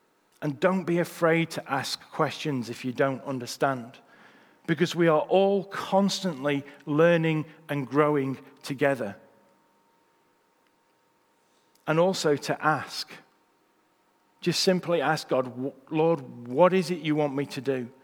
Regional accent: United Kingdom; whether that's because we're British, I don't know

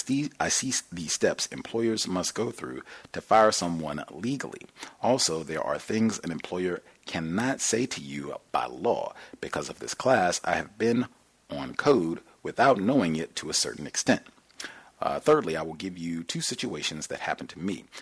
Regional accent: Ohio, United States; I used to work in Ohio. People in the management would always comment that I sounded like I came from Alabama.

